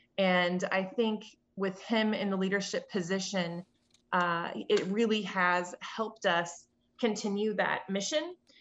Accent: Kansas City, Missouri, United States; I am from Kansas City originally

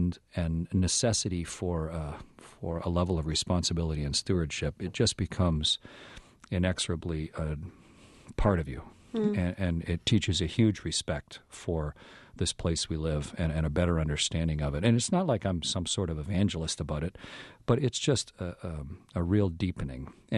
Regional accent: Great Lakes, United States; And I'm from the Great Lakes areas.

